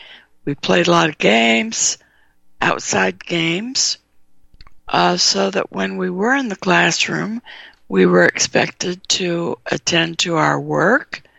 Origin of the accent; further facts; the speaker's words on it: California, United States; I grew up in California.